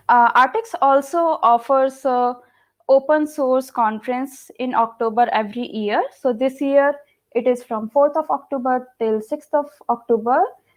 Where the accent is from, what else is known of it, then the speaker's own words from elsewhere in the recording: India; English is a second language; moved away as an adult; now in Munich, Germany; I come from India, but I'm living in Munich, Germany since last 4 years. I came here for my master's at TU Munich, but now working as a full-time software developer at Artix AG.